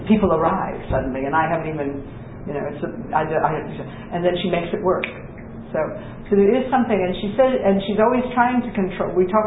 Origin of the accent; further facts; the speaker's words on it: United States; also born or lived in South Africa; I was fascinated growing up in America.